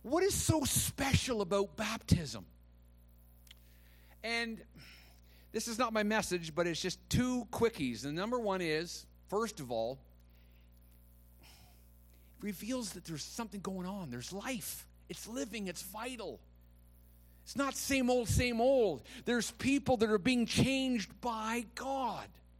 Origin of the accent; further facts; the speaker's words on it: Kemptville, Ontario, Canada; I grew up in Kempville, Ontario.